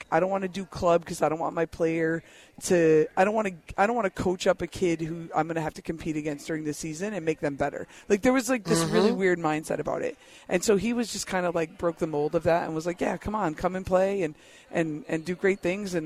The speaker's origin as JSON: {"language": "English", "region": "New York", "country": "United States", "moved": "yes", "lives_now": "Arizona, United States", "said": "So it's so late to coming to Arizona because I'm from New York. And so we had a shot clock in high school."}